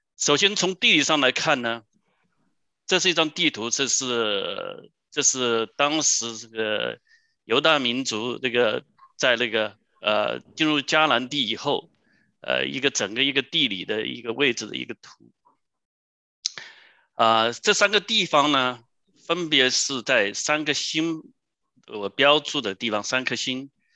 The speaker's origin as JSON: {"language": "Chinese", "region": "Hunan", "country": "China", "said": "反正我是湖南人，我们有一句话叫做丑媳妇总要见公婆。"}